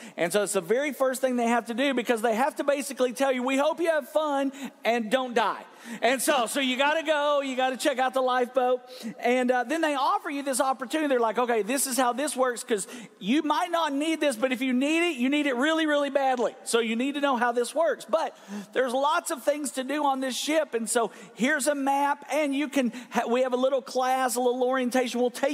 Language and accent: English; Texas, United States; I'm from West Texas. I had never seen water.